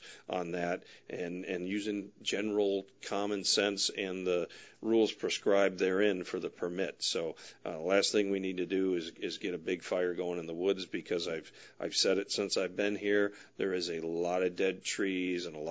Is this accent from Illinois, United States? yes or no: no; Detroit, Michigan, United States; For those of you that don't know, I'm originally from the Detroit area, and I'm a huge Red Wings fan.